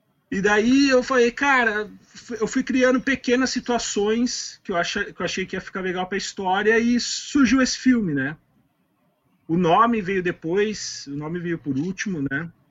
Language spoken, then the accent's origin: Portuguese; São Paulo, Brazil; eu sou de São Paulo, né? Eu não morei lá minha vida toda, eu morava no interior de São Paulo e depois eu fui para a capital. E eu fui para a capital bem na idade assim, de adolescência, né? 13 para 14 anos.